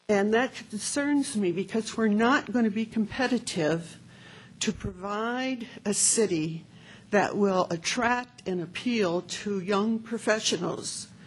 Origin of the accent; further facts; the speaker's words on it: Dubuque, Iowa, United States; I was born and raised in Dubuque, Iowa